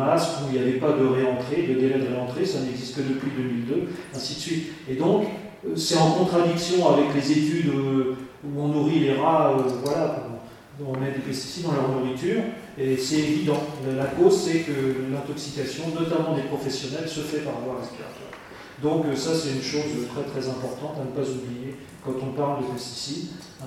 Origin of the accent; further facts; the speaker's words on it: Brittany, France; je suis breton aussi comme tout le monde